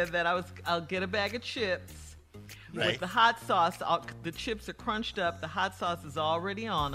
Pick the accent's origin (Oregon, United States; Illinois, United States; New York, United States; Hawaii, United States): Illinois, United States; Chicago; Okay, I was growing up in Chicago.